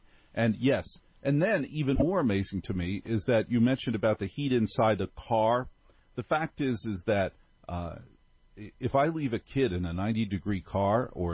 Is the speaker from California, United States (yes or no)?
no; Maplewood, New Jersey, United States; I grew up in Maplewood, New Jersey. One of the about 10 of the streets of Maplewood border on Newark. Never in my life have I said I'm from Newark.